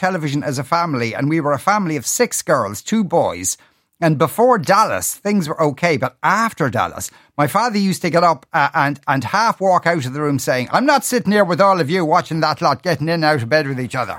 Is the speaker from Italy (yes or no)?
no; Cork, Munster, Ireland; Growing up in Cork in the 80s, we only had one channel for most of my adolescence.